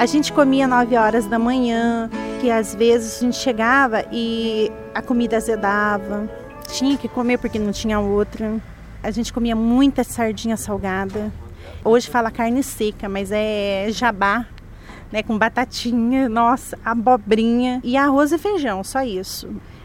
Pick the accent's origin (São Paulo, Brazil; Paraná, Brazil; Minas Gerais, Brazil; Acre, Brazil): Paraná, Brazil; Cornélio Procópio; also born or lived in Ibaiti; Eu nasci em Ibaiti, Paraná mesmo, só assim, não cheguei a conhecer. Em seguida já fui para a região de Cornélio, né?